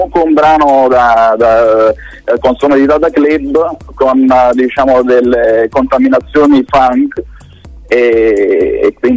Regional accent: Naples, Campania, Italy; moved away as an adult; now in Milan, Italy; io sono di Napoli

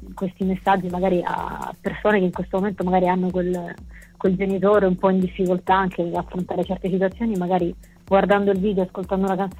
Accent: Sicily, Italy; siciliane e volevo dare un attimino un'impronta, cioè raccontare una storia che caratterizzasse proprio la mia terra

